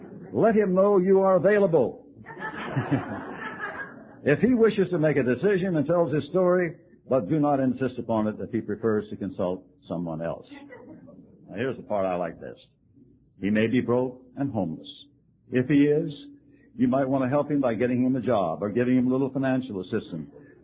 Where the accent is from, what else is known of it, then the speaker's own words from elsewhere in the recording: Louisiana, United States; born there; I was born in Cajun country in Louisiana. My father was a refinery man, a boilermaker. He moved around quite often.